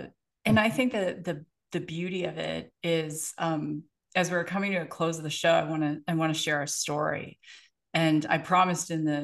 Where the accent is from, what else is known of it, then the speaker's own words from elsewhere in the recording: Canada; I'm Canadian, so I'll go back and forth Canadian, to metric